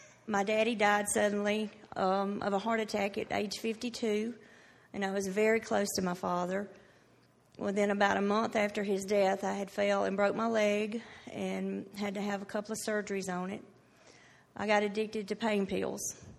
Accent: Carthage, Mississippi, United States; I'm 41. I'm from Carthage, Mississippi.

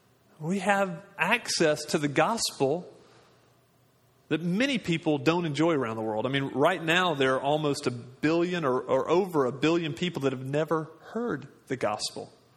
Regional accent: Birmingham, Alabama, United States; My wife and I, she's from Dalton, Georgia. I'm from Birmingham.

